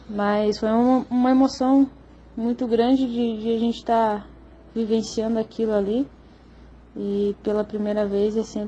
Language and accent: Portuguese; Porto União, Santa Catarina, Brazil; Assim como eu sou de Porto União, o título também é de Porto União